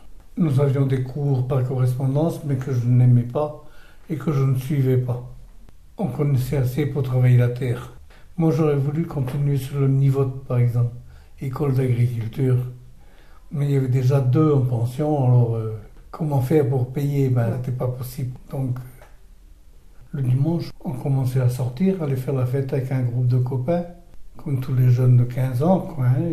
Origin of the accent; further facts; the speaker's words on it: Saint-Divy, Brittany, France; moved away as an adult; also born or lived in eastern France; je suis né en 1935 à Saint-Divy, canton de Landerneau.